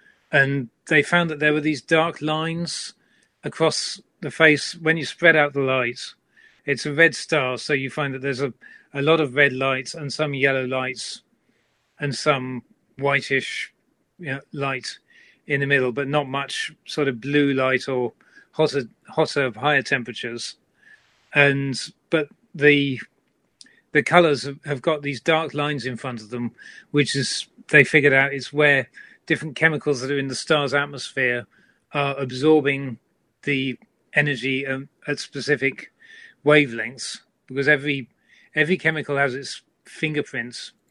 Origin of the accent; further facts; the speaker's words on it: United Kingdom; being a Brit, I kind of think in Celsius most of the time.